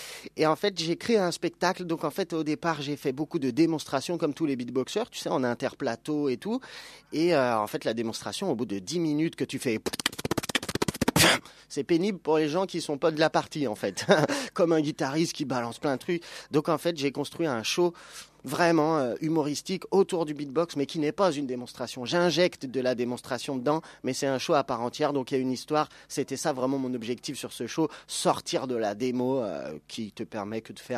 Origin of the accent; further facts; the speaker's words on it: Lyon, Auvergne-Rhône-Alpes, France; Ça s'est enchaîné, parti 10h du matin, arrivé 15h, moi je viens de Lyon.